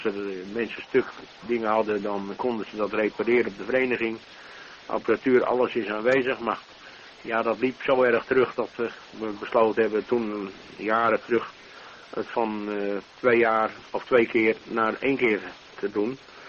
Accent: Apeldoorn, Gelderland, Netherlands; now in Friesland, Netherlands; ik ben een nieuw station hier in Friesland. Ik kom uit Apeldoorn vandaan. En we zijn uit Apeldoorn verhuisd naar de Grauw.

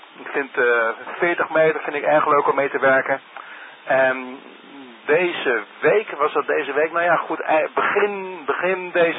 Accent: Ermelo, Gelderland, Netherlands; also born or lived in Harderwijk; now in Noordwolde, Netherlands; Ik kom uit de buurt van Ermelo, Harderwijk heb ik gewoond. Ik zit nu in Noordwolde.

